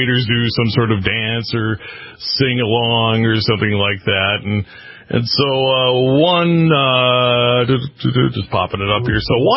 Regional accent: North Dakota, United States; Like, we're from North Dakota, and there's a couple from North Dakota, from Grand Forks

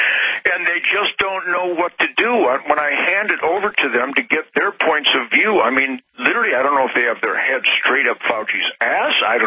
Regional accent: United States; I'm just a guitar player, but I'm an American father, husband, neighbor, rancher, farmer, cop, guitar player in the asset column.

